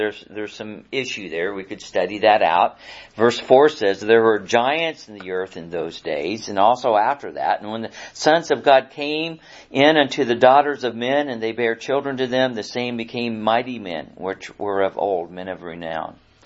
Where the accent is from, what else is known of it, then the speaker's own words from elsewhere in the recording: Missouri, United States; I'm from Missouri. You got to show me stuff, you know.